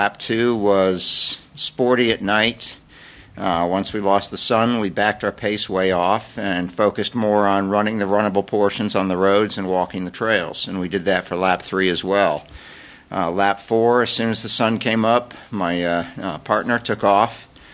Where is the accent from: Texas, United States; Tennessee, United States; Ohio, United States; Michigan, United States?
Ohio, United States; Athens; now in Fairborn, United States; No, I grew up in Athens, Ohio, but I'm retired Air Force, and my last assignment was Wright-Patterson Air Force Base.